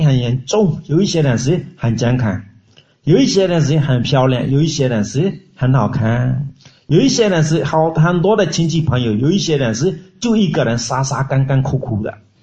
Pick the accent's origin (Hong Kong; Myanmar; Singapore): Myanmar; Chinese is a second language; 我们缅甸人是对巴利特地学的就对的啦